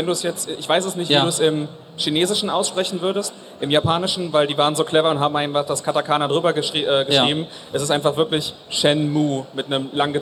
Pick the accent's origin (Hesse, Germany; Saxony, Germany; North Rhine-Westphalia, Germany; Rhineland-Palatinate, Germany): North Rhine-Westphalia, Germany; Düsseldorf; Ich komme aus dem wunderbaren Düsseldorf